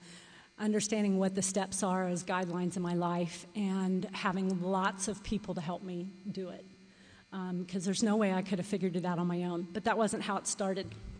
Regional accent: Salt Lake City, Utah, United States; Out-of-town speaker, and I'm actually from Salt Lake City, so, but I did get here from Houston, Texas.

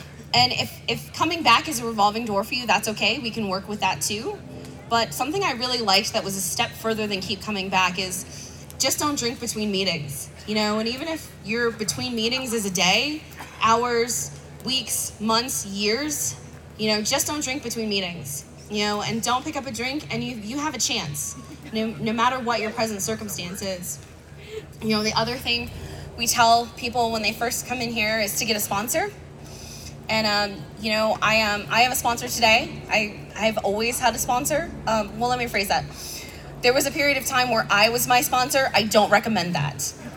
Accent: Boulder, Colorado, United States; I'm from Boulder, Colorado, and that's where I live. That's where I was raised

